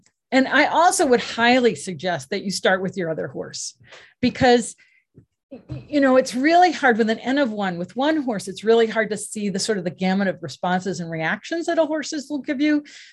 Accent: Scotland, United Kingdom; I'm very Scottish and I push back.

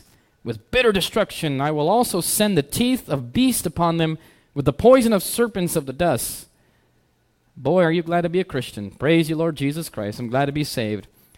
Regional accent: Mexico; English is a second language; I'm from Mexico, and I believe in the God of Israel.

